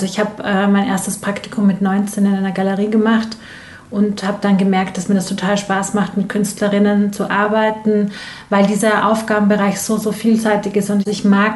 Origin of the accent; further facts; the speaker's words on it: Vienna, Austria; born there; als gebürtige Wienerin tun mir so alte Räume ganz gut.